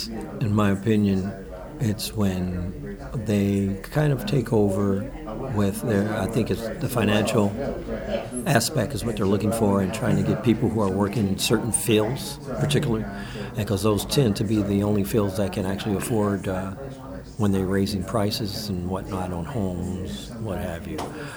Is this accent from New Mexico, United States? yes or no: no; Oakland, California, United States; I am born and raised in Oakland, where we've probably experienced a whole lot of different cultures.